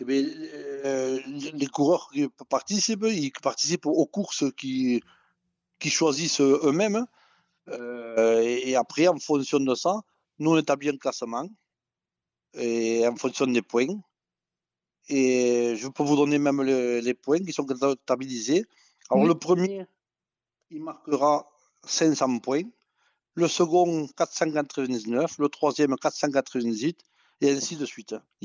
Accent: Brassac, Occitanie, France; je suis de Brassac

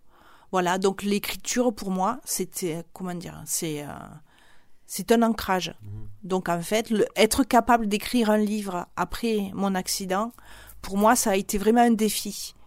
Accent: Occitanie, France; moved away as an adult; J'ai quitté l'Aveyron et je suis partie à Paris, à la Sorbonne

